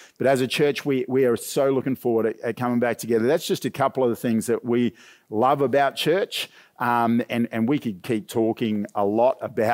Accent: Cairns, Queensland, Australia; I grew up falling asleep on concrete floors up in Cairns.

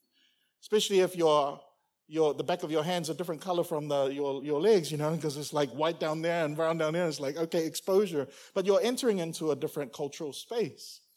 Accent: Auckland, New Zealand; moved away as an adult; now in Singapore; So for those of you who don't know, I'm Samoan. Grew up in New Zealand, in Auckland. And then in 2004, I moved to, 2006, sorry, I moved to Singapore to marry Tina, my wife.

